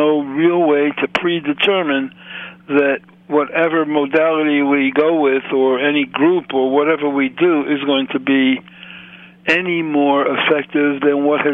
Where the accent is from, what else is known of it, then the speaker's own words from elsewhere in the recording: Brooklyn, New York, United States; I'm a combat veteran. I'm a kid from Brooklyn. I never give up.